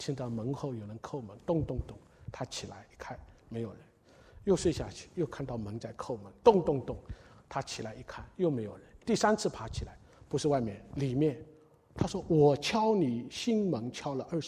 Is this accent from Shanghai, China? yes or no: yes; Shanghai, China; 是在一个我们上海人叫洋房了